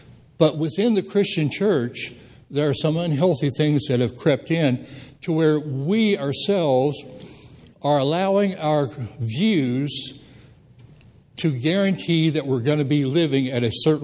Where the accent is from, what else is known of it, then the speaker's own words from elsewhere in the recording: the South, United States; accent: Southern; my Southern accent was picked up with some weird things in there